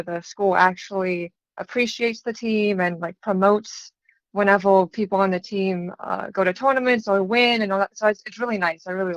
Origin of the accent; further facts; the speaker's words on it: Orlando, Florida, United States; now in Royston, United States; So I am from Orlando, Florida, a little bit outside of Orlando, and right now I'm going to school at Emmanuel College in Royston, Georgia.